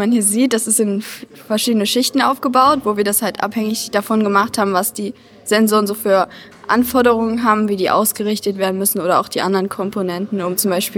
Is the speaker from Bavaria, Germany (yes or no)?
no; Dresden, Saxony, Germany